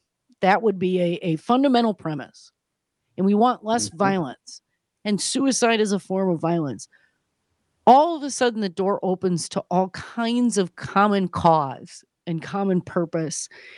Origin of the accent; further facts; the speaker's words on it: Wisconsin, United States; growing up in Wisconsin as a Wisconsin native, while my family weren't gun owners, most of the people I know are